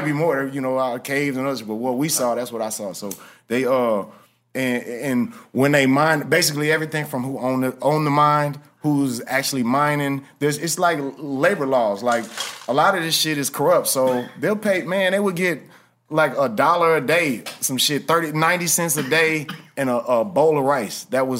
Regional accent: Houston, Texas, United States; especially growing up in Houston, leaving Houston to go to other cities and then going to other continents

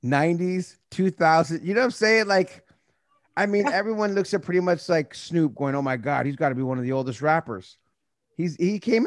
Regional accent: San Jose, California, United States; I grew up in the Bay Area, San Jose.

